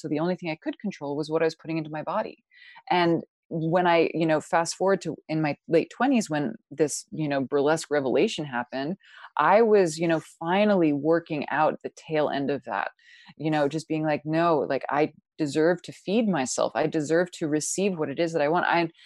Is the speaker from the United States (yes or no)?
yes; New York, United States; Growing up outside of New York City, I was shown around me how women were only as valuable as what they looked like.